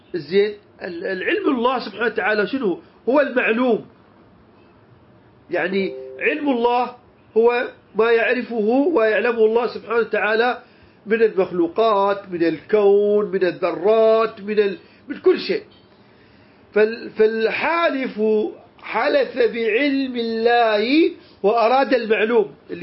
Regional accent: Iraq; عزة الله هذا عندنا في العراق موجودة بكثرة

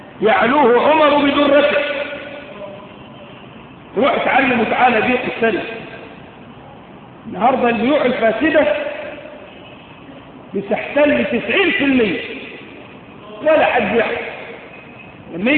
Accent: Egypt; عندنا كمصريين

